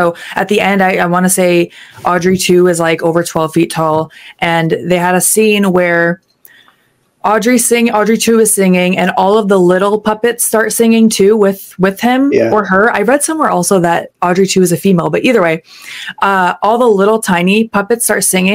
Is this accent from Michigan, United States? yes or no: yes; Detroit, Michigan, United States; who was born in Detroit. I'm from Detroit, and he was a Motown icon.